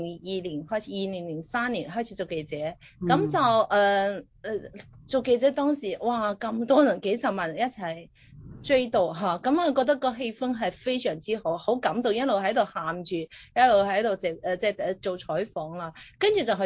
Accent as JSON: {"language": "Cantonese", "country": "China", "tie": "born or raised there", "lives_now": "Hong Kong", "said": "即係我自己喺大陸長大，爸爸係共產黨員啦，所以我自細都係受中共嘅洗腦。"}